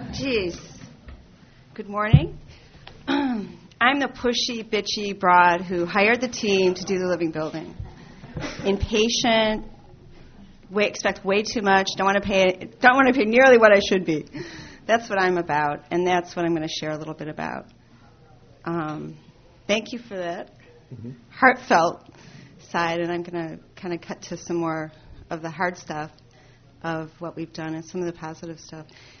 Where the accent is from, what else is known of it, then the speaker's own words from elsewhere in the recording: Detroit, Michigan, United States; I'm from Detroit, and when I go to a Canadian place, I start talking like a Canadian. I don't know why. It's because I lived I spent a lot of time in Windsor, so I have this Canadian accent all of a sudden.